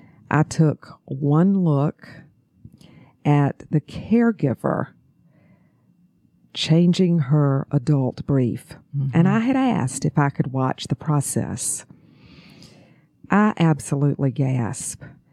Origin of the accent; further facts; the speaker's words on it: Augusta, Georgia, United States; accent: Southern; I am from Augusta, Georgia, and I think sometimes my accent will give me away.